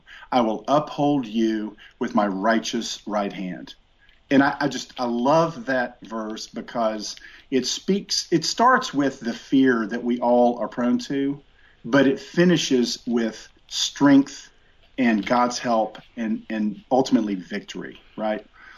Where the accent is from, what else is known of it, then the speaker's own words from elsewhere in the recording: the South, United States; I had an addiction to chewing tobacco because I grew up here in the South, and that's what you did.